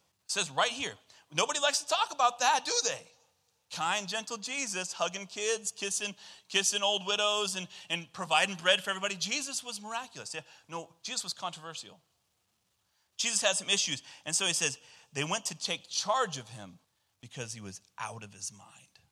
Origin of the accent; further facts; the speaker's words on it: Excelsior Springs, Missouri, United States; we ended up moving back to Excelsior Springs, my hometown, which honestly I wasn't too excited about.